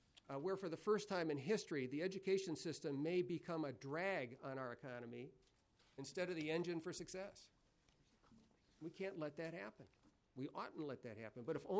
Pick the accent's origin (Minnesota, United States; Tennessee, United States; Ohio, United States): Minnesota, United States; Faribault; My dad's generation, we're from Faribault, Minnesota.